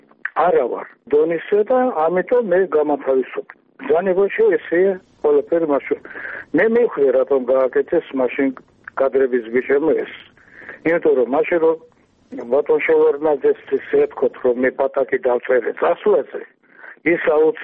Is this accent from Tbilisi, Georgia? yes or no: yes; Tbilisi, Georgia; born there; მაგრამ მე ხომ თბილისში დავიბადე